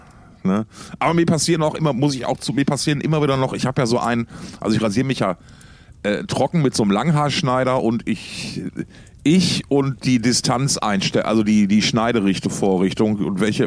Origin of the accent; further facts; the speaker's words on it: North Rhine-Westphalia, Germany; Mir ist das egal, ich komme aus dem Ruhrpott und da ist das der Sensei.